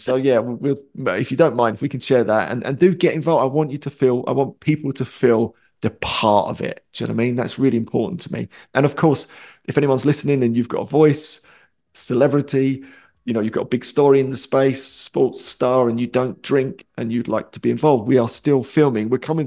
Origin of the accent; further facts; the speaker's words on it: Romford, London, United Kingdom; there's a famous nightclub where I grew up in Romford called Hollywood's.